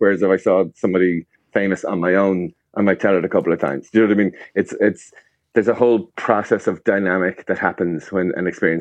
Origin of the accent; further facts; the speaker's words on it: Ireland; I'm an Irish rugby fan, and every quarter final that we think we're going to get through